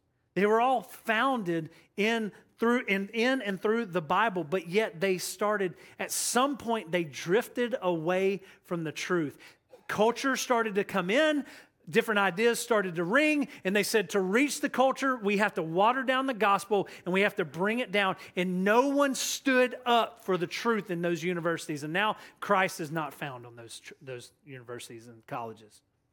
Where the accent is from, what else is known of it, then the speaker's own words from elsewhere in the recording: Loganville, Georgia, United States; also born or lived in Athens; And so I grew up in Athens, and I grew up in a little small town called Loganville.